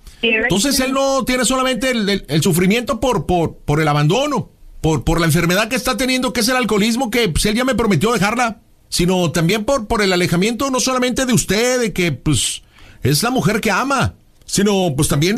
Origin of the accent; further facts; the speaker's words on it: Michoacán, Mexico; now in León, Mexico; Yo soy michoacano, vivo acá en León.